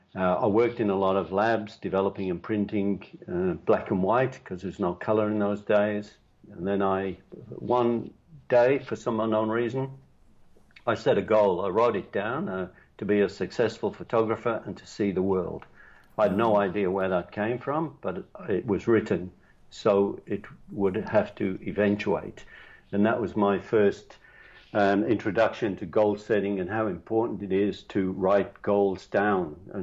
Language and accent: English; England, United Kingdom; born there; I was born in England, small town.